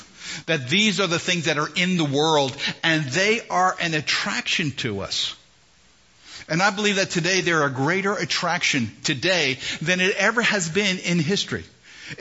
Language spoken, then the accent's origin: English; Bronx, New York, United States; You know, I'm from the Bronx. You know. That's who I am